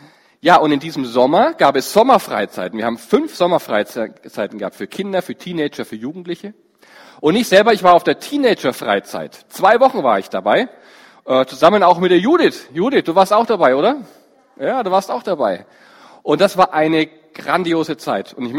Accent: Forchheim, Bavaria, Germany; Ich bin eigentlich aus Franken. Ja. Ich bin der Franke aus Forchheim.

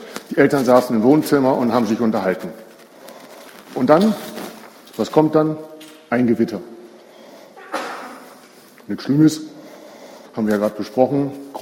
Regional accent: Lower Saxony, Germany; born there; Geboren wurde ich in Niedersachsen, was man wahrscheinlich meinem Akzent nach hören wird, in der Nähe von Wilhelmshaven am schönen Jadebusen. Ja, dort, wo die Muschelschubser herkommen, wie mein Ex-Chef gesagt hat. Wir sind Gemeindeglieder der Gemeinde Geildorf.

